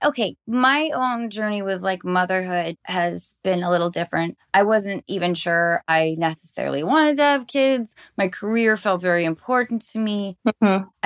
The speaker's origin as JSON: {"language": "English", "town": "Seattle", "region": "Washington", "country": "United States", "tie": "born or raised there", "said": "Because I grew up in Seattle."}